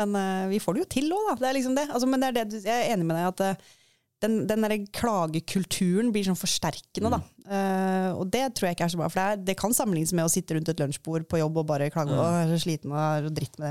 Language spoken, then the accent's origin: Norwegian; Rogaland, Norway; Jeg kjører jo på sånn der vindsafari hjemme i Rogaland.